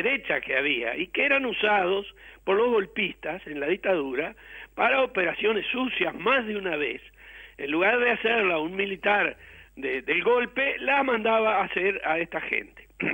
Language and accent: Spanish; La Paloma, Rocha, Uruguay; de La Paloma, de allá de Rocha, de mi pueblo, ¿no?